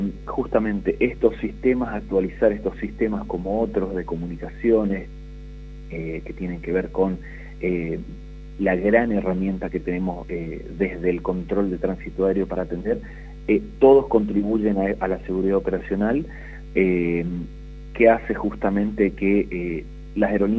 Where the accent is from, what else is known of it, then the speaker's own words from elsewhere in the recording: Corrientes, Argentina; born there; now in Resistencia, Argentina; yo soy correntino de nacimiento, pero bueno, hace ya casi 20 años que estoy en Resistencia, así que ya me considero un chaqueño más.